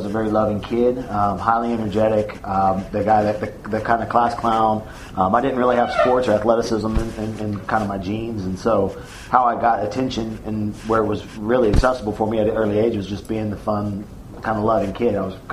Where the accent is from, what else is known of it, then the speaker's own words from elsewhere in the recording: Deer Park, United States; cool, man, I'm from Deer Park.